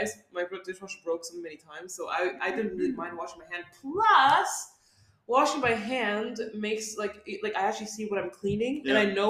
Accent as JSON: {"language": "English", "country": "United States", "said": "I'm American. I can do that, you know?"}